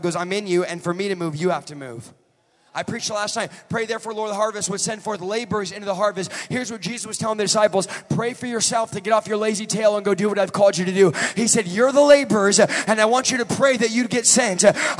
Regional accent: Georgia, United States; I am from Georgia. Y'all better help me preach this morning.

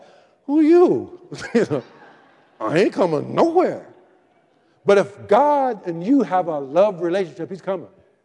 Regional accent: Portland, United States; I remember where I grew up in Portland, we had like three stations when I grew up.

